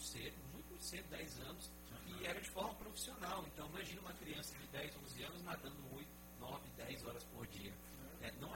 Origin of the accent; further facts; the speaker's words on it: Recife, Pernambuco, Brazil; eu vim lá de Recife